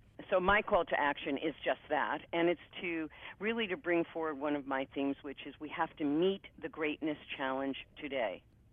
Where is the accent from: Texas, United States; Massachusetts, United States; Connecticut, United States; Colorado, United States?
Connecticut, United States; I'm from Northwest Connecticut. I am a Jewish woman, a grandmother, a wife of 40-plus years, and a feminist from the second wave.